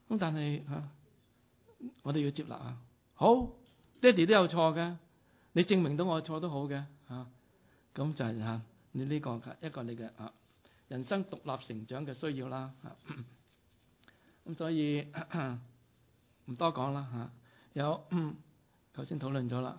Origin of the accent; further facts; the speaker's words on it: China; 特别我们中国人父母有时太含蓄，我们不敢太表达我们对他们的爱